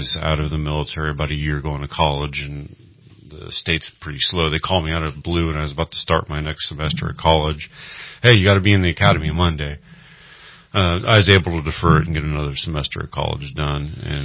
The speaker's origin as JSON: {"language": "English", "town": "Cottonwood", "region": "California", "country": "United States", "tie": "born or raised there", "said": "I am from Shasta County. I'm a Shasta County native, down Cottonwood area, West Valley."}